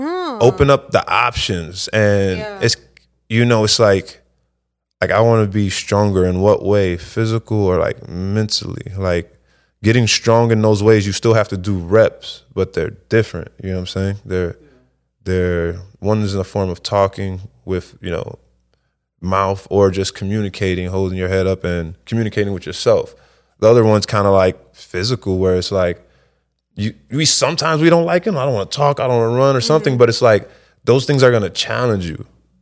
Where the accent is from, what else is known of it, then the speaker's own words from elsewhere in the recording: Chicago, Illinois, United States; I'm from Chicago